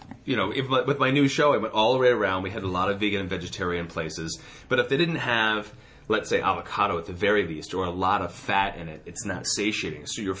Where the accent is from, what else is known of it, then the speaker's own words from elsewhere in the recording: Arlington, Virginia, United States; No, I'm from Arlington, Virginia.